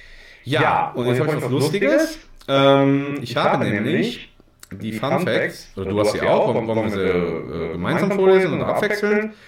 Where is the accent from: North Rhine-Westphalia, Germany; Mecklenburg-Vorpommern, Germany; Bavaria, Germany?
North Rhine-Westphalia, Germany; Warburg; Der Kapitän von Hamburg, Sebastian Schonlau, kommt aus meiner Heimat Warburg